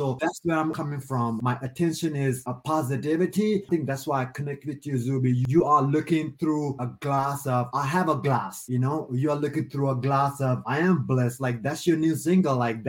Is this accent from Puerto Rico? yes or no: no; Sri Lanka; Like I came from Sri Lanka.